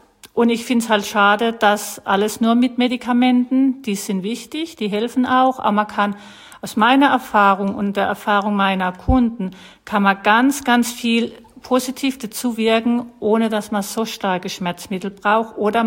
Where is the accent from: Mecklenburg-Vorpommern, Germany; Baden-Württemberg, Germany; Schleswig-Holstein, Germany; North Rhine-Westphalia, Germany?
Schleswig-Holstein, Germany; Schleswig; Und ich komme ja aus der Gegend Schleswig.